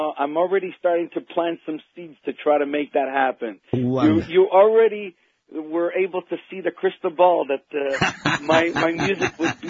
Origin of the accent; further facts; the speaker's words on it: Toronto, Ontario, Canada; because I grew up in Toronto, Canada, mm-hmm. right across the lake from Rochester.